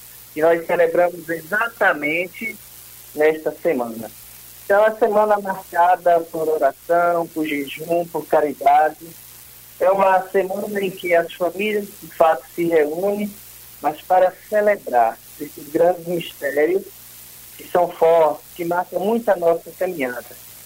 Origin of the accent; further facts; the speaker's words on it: Pintadas, Bahia, Brazil; eu sou natural da cidade de Pintadas, minha família mora por lá e a cidade que eu gosto, que amo muito.